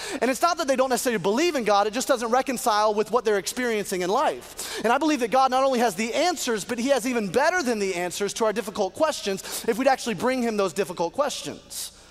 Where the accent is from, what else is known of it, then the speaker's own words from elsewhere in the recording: Alabama, United States; I grew up in Alabama. I had never heard of it.